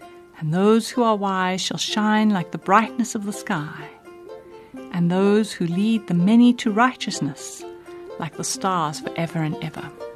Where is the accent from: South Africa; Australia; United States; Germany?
South Africa; Even if we are South African citizens living in our own country, we can feel a bit like we don't belong.